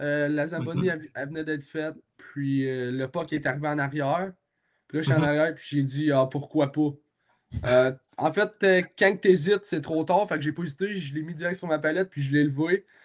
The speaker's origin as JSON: {"language": "French", "town": "Trois-Rivières", "region": "Quebec", "country": "Canada", "said": "moi, je viens de Shawi. Ben, pas de Shawi, je viens de Trois-Ries. L'aréna la plus proche, c'est Shawi."}